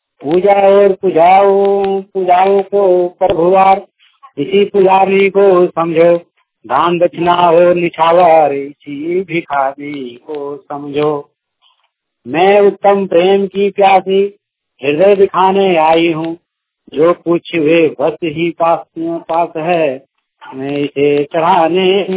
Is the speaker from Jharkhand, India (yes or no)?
yes; Karma, Jharkhand, India; ग्राम करमा संग्रह के प्रखंड डुमरी जिला गिरिडीह का रहने वाला हूँ।